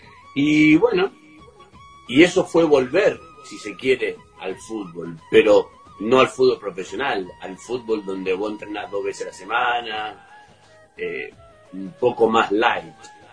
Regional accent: Reconquista, Santa Fe, Argentina; also born or lived in Córdoba; Nací en Córdoba, pero nos criamos en Reconquista.

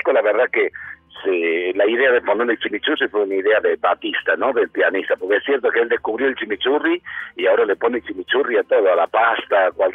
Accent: Córdoba, Argentina; also born or lived in Buenos Aires; Yo soy de Córdoba capital. Uh-huh. Después pasé un año viviendo en el año 88, fui a vivir a Buenos Aires, jovencito

